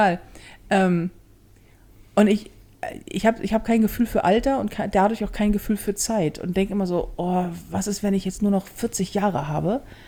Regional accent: Hamburg, Germany; ich bin ja in Hamburg groß geworden, so. Und ja, durch und durch Hamburgerin.

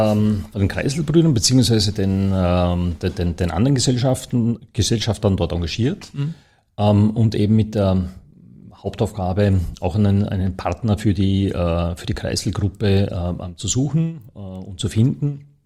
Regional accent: Dornbirn, Vorarlberg, Austria; es war natürlich für mich toll als Vorarlberger. Ich bin in Dornbirn zur Schule gegangen

